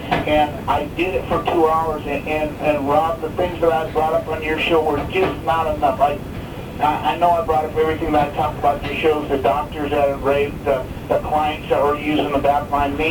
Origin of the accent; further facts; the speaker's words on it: Napa, California, United States; I've only done investigation at Napa because I come from Napa.